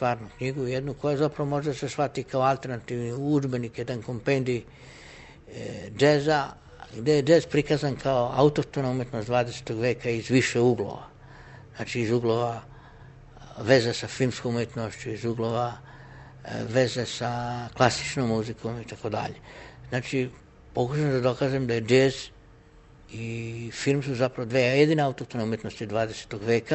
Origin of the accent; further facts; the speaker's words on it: Rijeka, Primorje-Gorski Kotar County, Croatia; also born or lived in Slovenska Bistrica / Ilirska Bistrica / Ptuj; potom sam živeo u Ptuju, u Sloveniji i 1957. godine sam prešao da živim u Rijeku, gde sam završio osnovnu školu, gimnaziju, fakultet, magistrirao